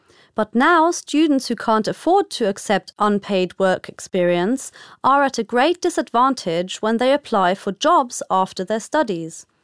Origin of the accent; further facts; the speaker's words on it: Newcastle, North East England, United Kingdom; I'm 20 and I come from Newcastle.